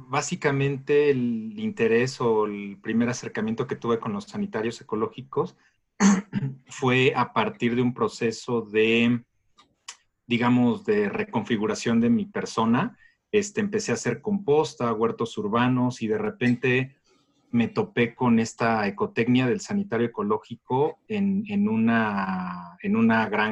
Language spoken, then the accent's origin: Spanish; Mexico City, Mexico; Yo crecí en la Ciudad de México casi toda mi vida.